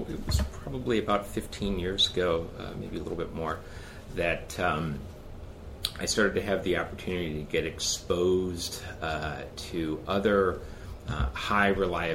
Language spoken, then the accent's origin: English; Michigan, United States; I told you I grew up in Michigan